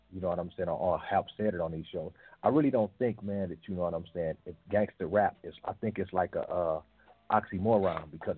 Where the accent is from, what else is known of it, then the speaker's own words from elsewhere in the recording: California, United States; Like, you know, I'm from Cali, man.